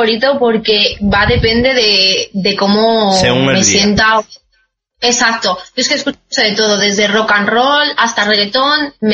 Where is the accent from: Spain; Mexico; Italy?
Spain; Madrid, Community of Madrid; Yo soy de Madrid, pero mi familia es del País Vasco, es de Bilbao.